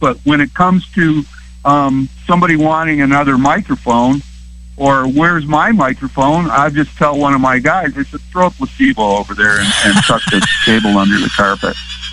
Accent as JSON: {"language": "English", "town": "Detroit", "region": "Michigan", "country": "United States", "lives_now": "Grand Rapids, United States", "said": "I'm a greaser from Detroit, proud of it. People from Detroit have their own way of doing things, and I live here."}